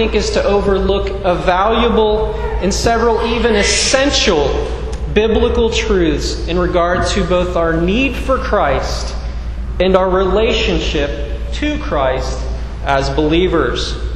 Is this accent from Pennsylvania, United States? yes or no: yes; Pittsburgh, Pennsylvania, United States; the waitress caught wind of the fact that I was from Pittsburgh. If you know anybody from Pittsburgh, you know that we love sports.